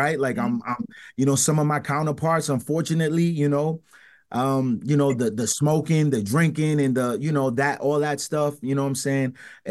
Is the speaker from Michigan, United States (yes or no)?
no; Providence, Rhode Island, United States; Yeah, born and raised in Providence.